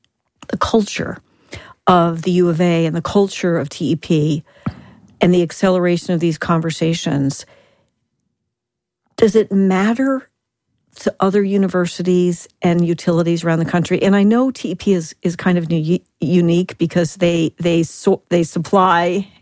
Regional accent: New Jersey, United States; basically I say, I'm from Jersey, and I say I had to, like, swear to God

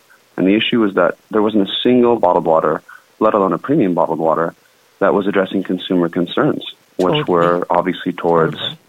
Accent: Santa Barbara, California, United States; also born or lived in Haleiwa, United States; I actually was born and raised in Santa Barbara, but also spent my summers and winters on the north shore of Oahu in Haleiwa. And so very blessed to grow up in both those places.

